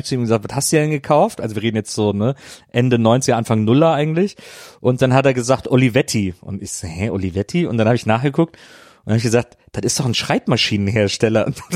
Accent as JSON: {"language": "German", "region": "Rhineland", "country": "Germany", "said": "da bin ich ja als Rheinländer schon."}